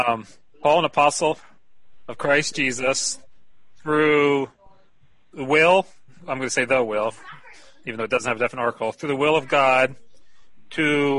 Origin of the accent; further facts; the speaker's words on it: New Jersey, United States; So, I grew up, born and grew up there until I went to college.